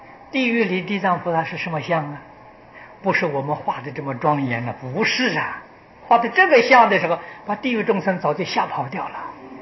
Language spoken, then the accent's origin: Chinese; Taiwan; 今天我们台湾人的生活比大陆同胞生活过得好的太多太多啊！